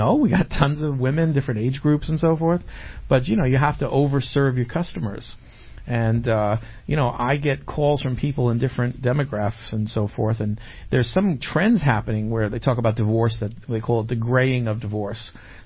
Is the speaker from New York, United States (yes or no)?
yes; Plainview, New York, United States; Well, I'm from Plainview in Huntington.